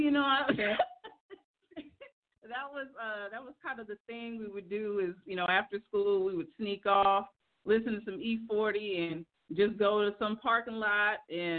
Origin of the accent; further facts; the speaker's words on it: San Jose, California, United States; now in Decatur, United States; Originally, I'm from San Jose, California, born and raised in the Bay Area. But now I reside in Decatur, Georgia.